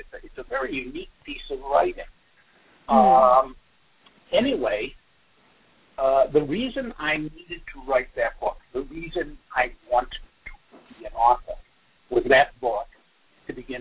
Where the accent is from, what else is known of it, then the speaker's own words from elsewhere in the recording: Northeast, United States; accent: Northeastern; moved away from the Northeast. I'm sure you could hear my accent. Very clearly Northeasterner, but moved out here to Arizona.